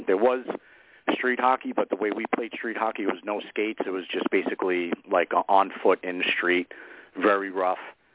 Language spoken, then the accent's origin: English; Bronx, New York, United States; Well, I was born in the Throgneck section of the Bronx, so it's basically the two bridges that connect Queens to the Bronx.